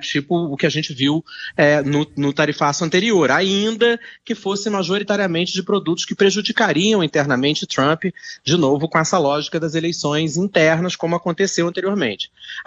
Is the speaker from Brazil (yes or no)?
yes; Rio de Janeiro, Brazil; eu que sou do Rio de Janeiro